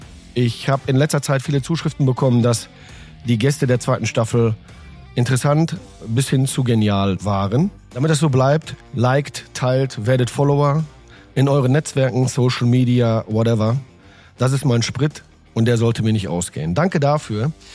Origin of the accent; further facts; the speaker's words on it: Bochum, North Rhine-Westphalia, Germany; bei uns in Bochum ist auch toll